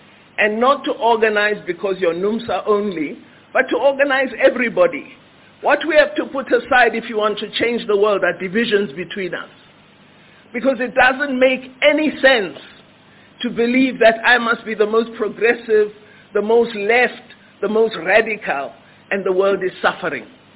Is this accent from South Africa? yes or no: yes; South Africa; Because as South African leadership, our trade union movement was able to marshal under the worst oppressive chains